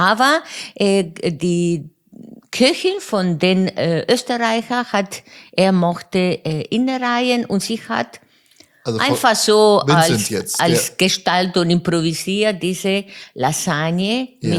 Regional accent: Buenos Aires, Argentina; moved away as an adult; Ja, geboren in Buenos Aires und dort bis 26 Jahre gewohnt.

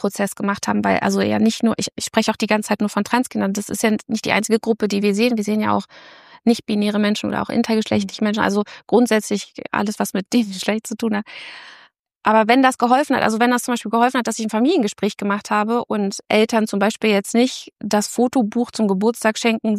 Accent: Berlin, Germany; now in Bielefeld, Germany; ich komme aus Berlin

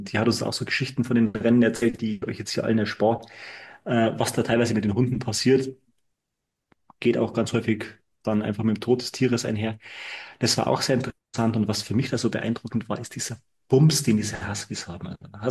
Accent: Bavaria, Germany; Gerade als Bayer muss man dann immer die Standardfragen nach dem Oktoberfest beantworten.

